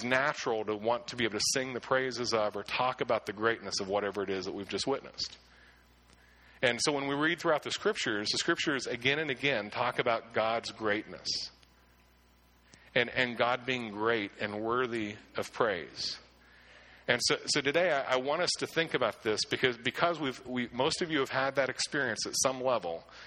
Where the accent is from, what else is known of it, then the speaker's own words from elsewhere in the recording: Clearfield, Pennsylvania, United States; also born or lived in Shawville; now in Warren, United States; Growing up in Clearfield and Shawville, I got to see the stars often. But, you know, you see a lot more stars in Warren than you do in Pittsburgh.